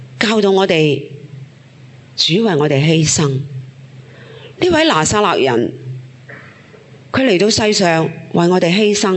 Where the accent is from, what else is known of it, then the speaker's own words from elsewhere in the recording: China; 尤其是我哋中国人咧， 其實就好要面嘅